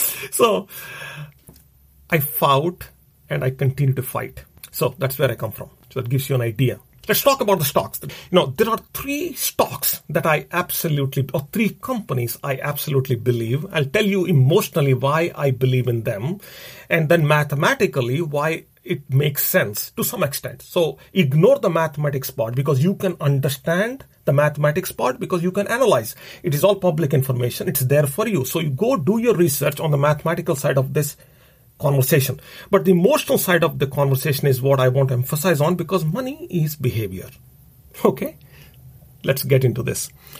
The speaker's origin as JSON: {"language": "English", "country": "India", "tie": "born or raised there", "said": "So, growing up in India, life was hard for me. Very difficult household when it came down to money."}